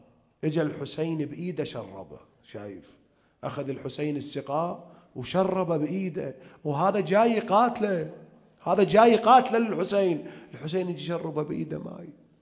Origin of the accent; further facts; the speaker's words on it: Iraq; طبعا عندنا بالعراق عموم الناس يقدمون شهادة مسلم فد يوم